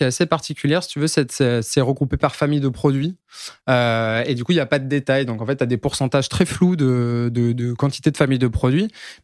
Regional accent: Lyon, Auvergne-Rhône-Alpes, France; now in Paris, France; Alors donc … j'ai 33 ans, je suis originaire de Lyon. J'habite à Paris depuis quelques années maintenant

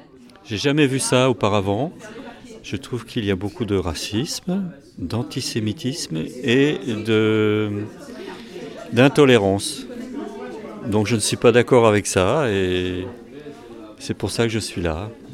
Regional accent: Dinan, Brittany, France; je suis de Dinan.

